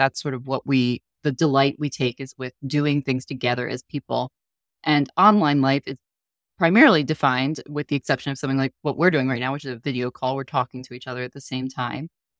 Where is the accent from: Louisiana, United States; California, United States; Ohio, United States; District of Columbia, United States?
California, United States; Los Angeles; Growing up in Los Angeles suburbs meant I had fairly easy access to every genre of music, every size of venue, every night of the year to hear live music.